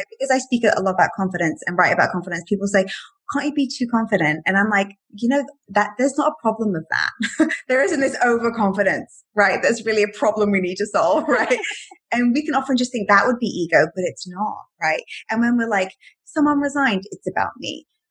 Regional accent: England, United Kingdom; and I'm from England, right?

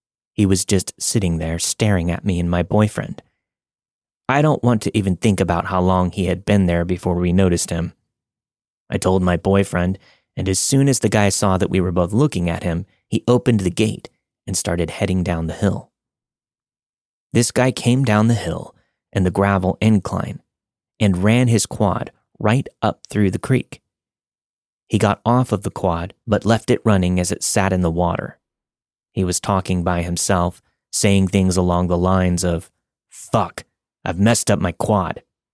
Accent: New Zealand; I'm from Aotearoa, New Zealand. We have the occasional missing person case or scary case around these parts

